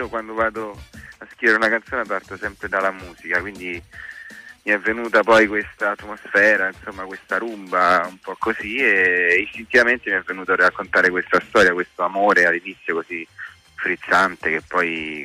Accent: Rome, Lazio, Italy; sì sono di Roma, sì

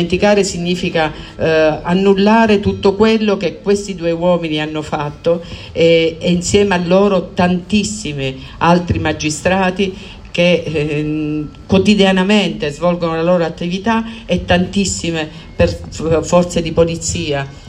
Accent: Sicily, Italy; sono delle emozioni fortissime anche da siciliana che io provo

